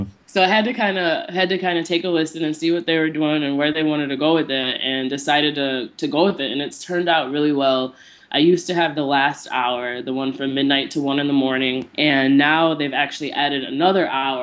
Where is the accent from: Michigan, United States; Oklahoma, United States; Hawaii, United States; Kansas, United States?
Michigan, United States; South Haven; I was born over on the west side of the state. So I grew up in South Haven.